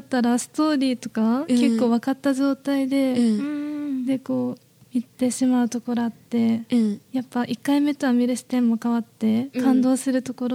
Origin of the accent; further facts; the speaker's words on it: Fukuoka, Japan; 出身地は福岡県です。